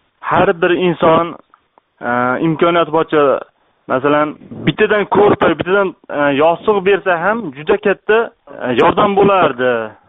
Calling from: Prague, Czechia

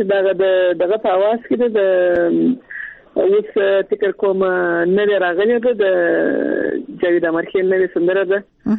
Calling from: Kandahar, Afghanistan; له کندهار ولایت څخه اړیکه نیولې.

